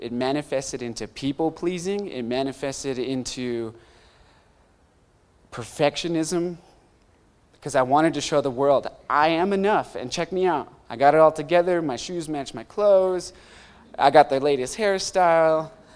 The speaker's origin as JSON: {"language": "English", "country": "United States", "said": "But I was like, I'm American, what are you talking about?"}